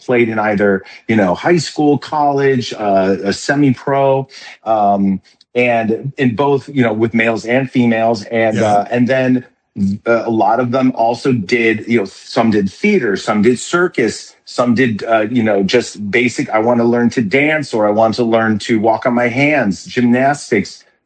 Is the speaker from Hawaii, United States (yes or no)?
no; Chicago, Illinois, United States; I'm originally from Chicago, so it was great to come home and be able to perform as a Blue Man during those days.